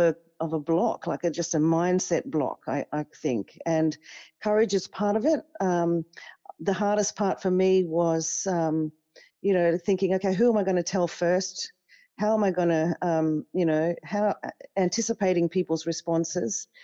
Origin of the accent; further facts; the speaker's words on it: Papua New Guinea; So I was back in my home country in the last elections after a couple of decades working abroad, just going about my career, slowly coming back and reconnecting with the Pacific and then Papua New Guinea.